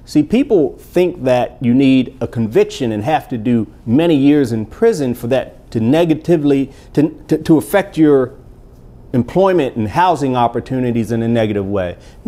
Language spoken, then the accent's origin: English; Baltimore, Maryland, United States; I grew up in Baltimore.